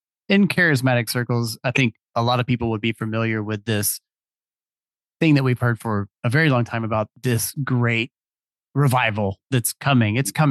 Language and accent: English; Atlanta, Georgia, United States; because, you know, I'm from the Atlanta area. I live in Georgia.